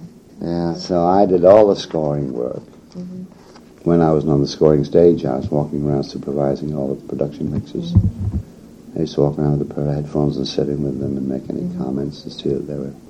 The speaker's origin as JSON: {"language": "English", "country": "United Kingdom", "accent": "English", "said": "He would imitate what remained of my English accent once in a while."}